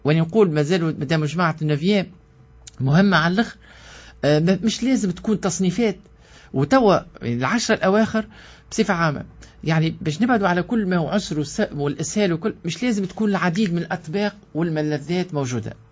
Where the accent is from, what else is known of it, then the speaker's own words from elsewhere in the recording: Tunisia; وإحنا توانسة معنا نعرف واقعنا أكثر من أي بلد